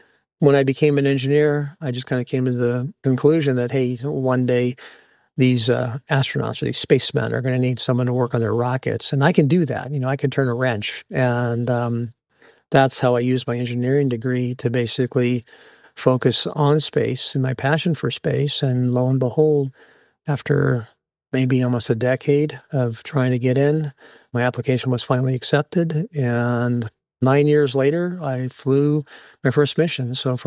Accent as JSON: {"language": "English", "town": "El Paso", "region": "Texas", "country": "United States", "tie": "born or raised there", "also_born_or_lived": "California", "said": "And I grew up in El Paso, Texas, even though I was born in California."}